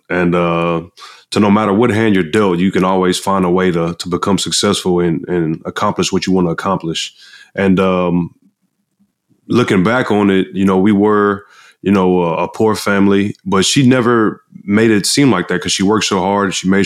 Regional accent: Galveston, Texas, United States; You know, I'm from Galveston, Texas.

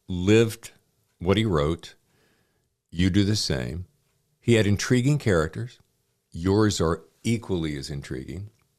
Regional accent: Charlotte, North Carolina, United States; now in New York, United States; I met my wife, moved to New York. Long story, I won't bore you with that. But I grew up in Charlotte.

